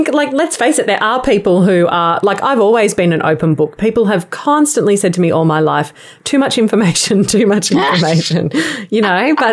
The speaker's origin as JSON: {"language": "English", "country": "Australia", "said": "being an Australian"}